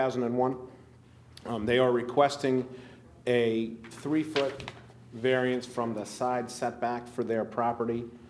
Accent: Selbyville, Delaware, United States; I'm an attorney from Selbyville.

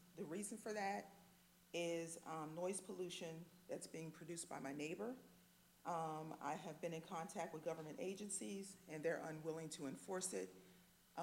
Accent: Seaford, Delaware, United States; I'm from Seaford, Delaware.

